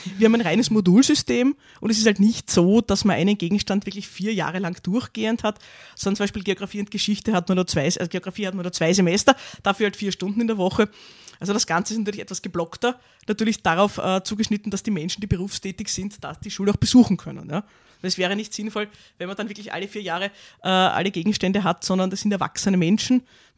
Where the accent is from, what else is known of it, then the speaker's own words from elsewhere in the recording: Vienna, Austria; also ich bin schon lange in Floridsdorf, meine Eltern wohnen auch in Floridsdorf, aber ursprünglich komme ich aus Favoriten, ja.